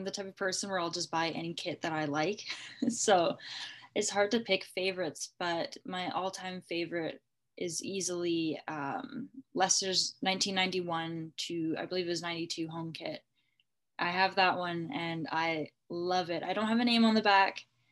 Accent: Canada; So to have that also as a Canadian, it's like, that's awesome. So she's like pretty worshipped here.

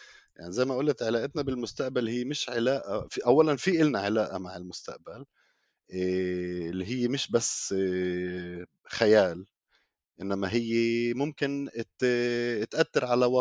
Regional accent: Palestine; نفس الشيء بالنسبة ل هالقد كتير أوجه اجتماعية لحياتنا كفلسطينيين

